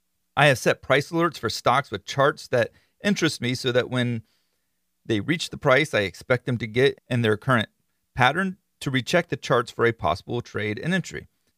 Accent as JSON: {"language": "English", "region": "Florida", "country": "United States", "tie": "born or raised there", "said": "I mean, I'm from Florida. I was born and raised in Florida, and not like in Miami or Fort Lauderdale or the ritzy kind of places."}